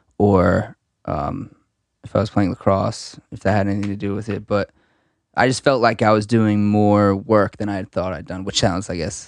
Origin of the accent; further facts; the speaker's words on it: New Jersey, United States; accent: New Jersey; I was like, one of three from New Jersey in that school.